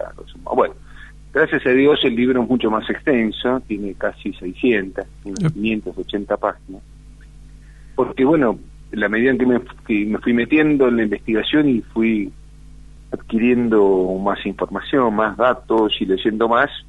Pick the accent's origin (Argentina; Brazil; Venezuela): Argentina; yo le quería regalar este libro a mi patria y hacer este pequeño servicio a mi patria como argentino